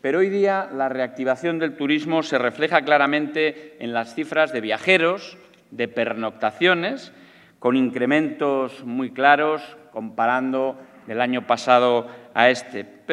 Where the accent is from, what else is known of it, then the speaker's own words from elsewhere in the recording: Salamanca, Castile and León, Spain; de mi tierra, de Salamanca, que es, desde luego, uno de los mejores sitios para comer